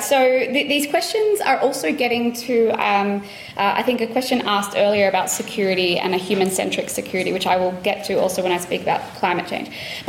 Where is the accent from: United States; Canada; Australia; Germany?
Australia; there is a real space, I think, for nations such as my home country, Australia, but also the UK